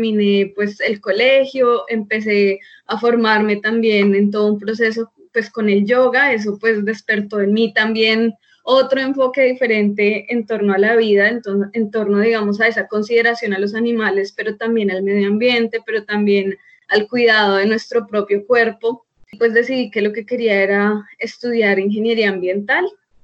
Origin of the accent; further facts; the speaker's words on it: Bogotá, Colombia; now in Villavicencio, Colombia; yo nací en Bogotá, terminé allí pues todo mi colegio y fue ya después de esto que vine a Villavicencio, precisamente hacia las cuentas de que ya llevo aquí. Este año cumplo 10 años en esta ciudad